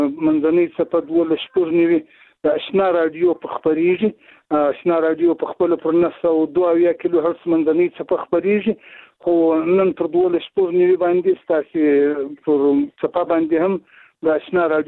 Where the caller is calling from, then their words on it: Zabul, Afghanistan; د زابل ولایت د شاجیل ولسوالۍ څخه ستاسو سره په اړیکه کې یم